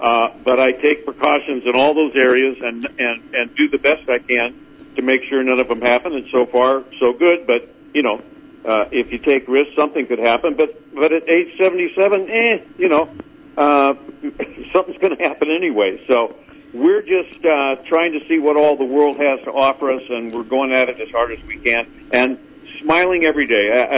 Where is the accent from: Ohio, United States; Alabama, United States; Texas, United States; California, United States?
California, United States; Palos Verdes; I was raised in Palos Verdes, and I surfed the cove all the time